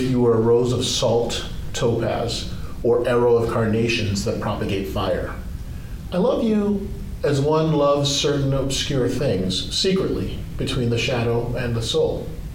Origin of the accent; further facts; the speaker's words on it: Hawaii, United States; also born or lived in Michigan / Nigeria; I was born in Nigeria, which is where I'm initially from. Grew up in Hawaii and Michigan